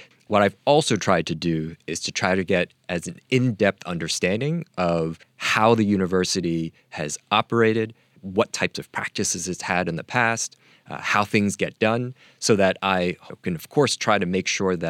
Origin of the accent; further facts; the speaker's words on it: Manhattan, New York, United States; I grew up in Manhattan, and I was an undergraduate on September 11th, 2001, and that's kind of what took me in that path.